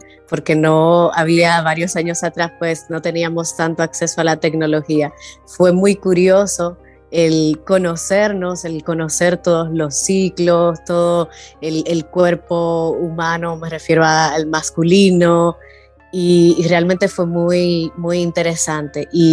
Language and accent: Spanish; Dominican Republic; soy psicóloga, soy de República Dominicana.